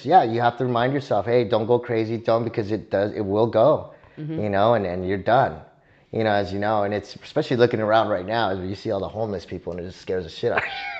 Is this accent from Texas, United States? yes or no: yes; El Paso, Texas, United States; Yes, it's hot, but I'm from El Paso, Texas.